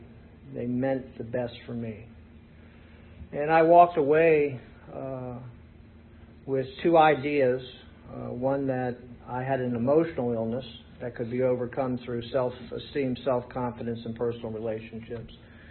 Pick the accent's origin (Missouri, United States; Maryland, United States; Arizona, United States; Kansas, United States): Maryland, United States; I grew up in Calvert County, Maryland, on the Chesapeake Bay with a house overlooking the bay every morning.